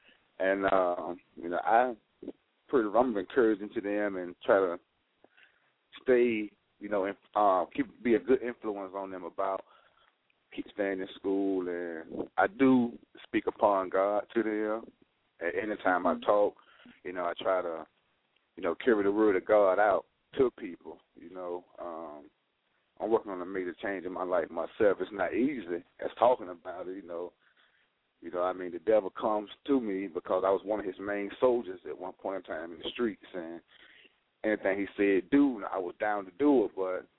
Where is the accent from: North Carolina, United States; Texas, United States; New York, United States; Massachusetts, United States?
North Carolina, United States; Durham; born there; I was born in Durham. I grew up in the church, you know, with a couple of Christian schools, with the Mount Zion Christian Academy